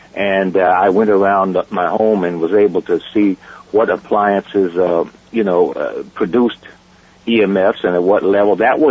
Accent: Denver, Colorado, United States; I'm from Denver originally, and it gets pretty cold there.

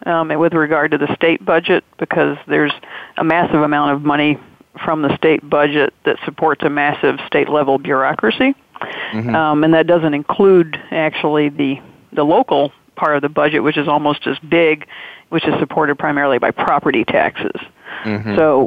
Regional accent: Tennessee, United States; I grew up in Tennessee on a farm

